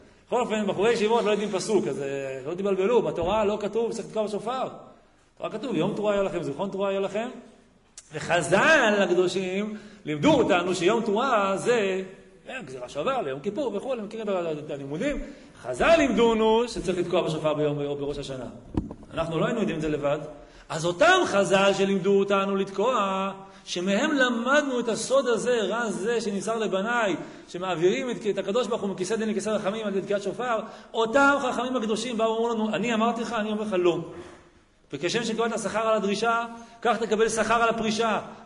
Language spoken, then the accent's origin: Hebrew; Shiloh, Judea and Samaria, Israel; אני מגיע משילו, לא שוב תורני, כן, ברוך השם